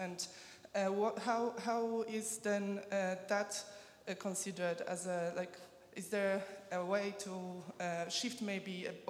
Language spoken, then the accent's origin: English; Poland; So I'm from Poland